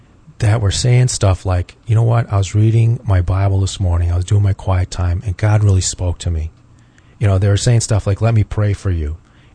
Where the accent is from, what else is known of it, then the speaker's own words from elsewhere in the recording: Japan; I remember growing up in Japan, mm-hmm. and, you know, we spoke English at home, and there's like thousands of international kids mm-hmm. like me that grew up in Japan.